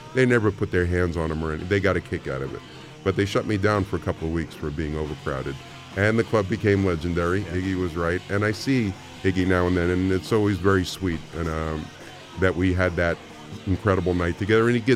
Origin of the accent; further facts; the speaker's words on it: Brooklyn, New York, United States; I grew up in Brooklyn. You know, I'm a New Yorker